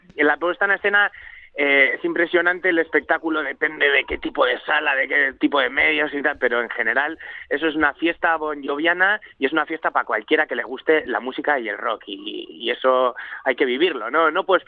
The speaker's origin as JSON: {"language": "Spanish", "town": "Bilbao", "region": "Basque Country", "country": "Spain", "said": "somos de Bilbao"}